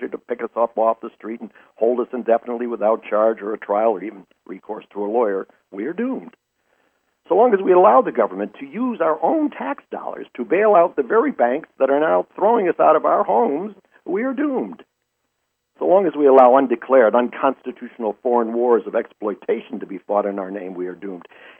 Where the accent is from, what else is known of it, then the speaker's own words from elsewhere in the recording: Detroit, Michigan, United States; you don't have to visit Detroit, my hometown, to find large sections of metropolitan areas